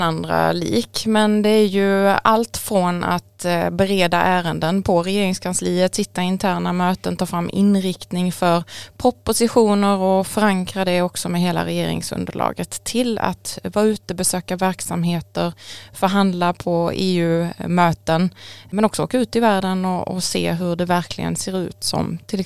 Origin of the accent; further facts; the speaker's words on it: Kristianstad, Skåne, Sweden; Jo, jag är ju Skånetjej från Kristianstad närmare bestämt.